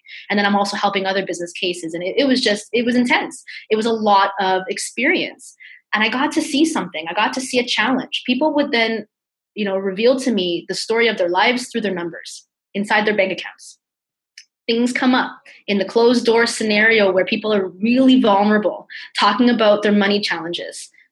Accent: Burlington, Ontario, Canada; I'm like, I'm from Burlington, which is 2 hours that away, right?

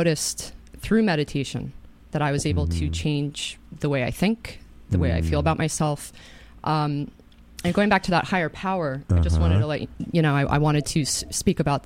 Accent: Katonah, New York, United States; I grew up in Katona.

